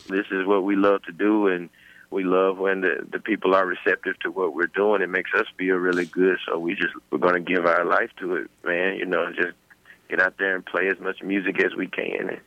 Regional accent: Clinton, Mississippi, United States; I grew up in church. I grew up in Clinton, Mississippi.

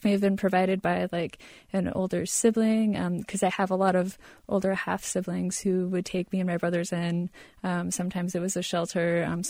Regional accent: Las Vegas, Nevada, United States; also born or lived in Idaho / Arizona; I grew up mostly in Las Vegas. I had a little, dollop in Idaho and Arizona and, a lot of the West Coast. Mostly in Las Vegas.

